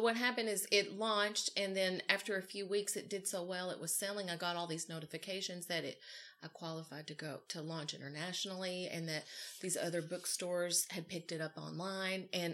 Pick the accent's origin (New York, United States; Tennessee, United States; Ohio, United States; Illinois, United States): Tennessee, United States; It's my hometown people in Tennessee. I went to the county fair, which is like the biggest thing that happens where I'm from, is the county fair.